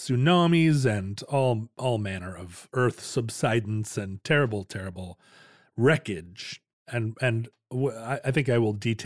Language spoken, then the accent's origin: English; Alaska, United States; not to always make this show about me growing up in Alaska, but we Alaskans think it is very hilarious